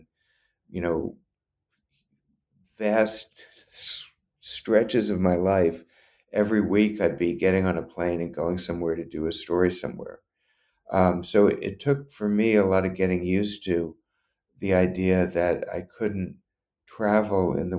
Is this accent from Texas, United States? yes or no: no; Louisiana, United States; I didn't know any journalists when I was growing up. And I grew up in Louisiana.